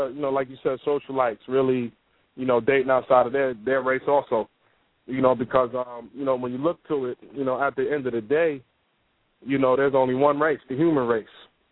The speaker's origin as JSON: {"language": "English", "region": "New York", "country": "United States", "tie": "born or raised there", "said": "coming from growing up in New York, you know, there's Puerto Ricans, Dominicans, all over the place."}